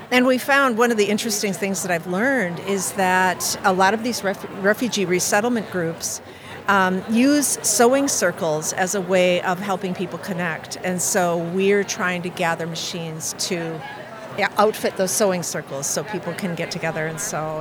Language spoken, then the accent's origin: English; Madison, United States; So I began collecting sewing machines in my hometown of Madison, and the machines kept rolling